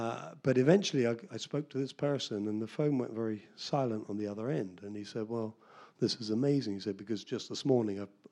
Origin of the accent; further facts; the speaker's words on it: Taunton, South West England, United Kingdom; And I'm a Taunton boy. I grew up near Kingston St. Mary on a farm.